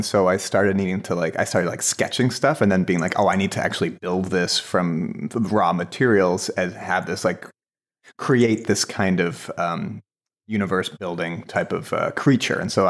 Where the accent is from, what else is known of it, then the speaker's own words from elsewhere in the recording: Ireland; I get I read as Canadian, but I'm Irish.